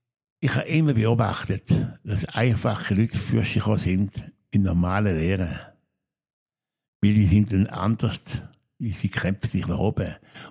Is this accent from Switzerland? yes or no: yes; Switzerland; Ich war Schweizer